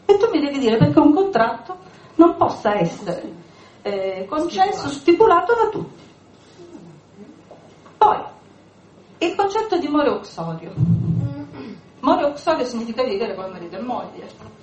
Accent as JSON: {"language": "Italian", "town": "Nocera", "region": "Campania", "country": "Italy", "tie": "born there", "said": "A Nocera, che è il mio paese di nascita e anche dove ho lo studio"}